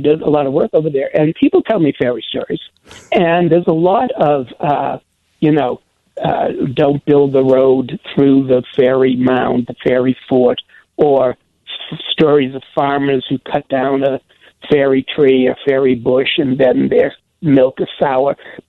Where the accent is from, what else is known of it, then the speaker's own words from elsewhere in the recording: Boston, Massachusetts, United States; Well, when I grew up in Boston, and we would soap windows, throw eggs, and TPing didn't exist when I was a kid.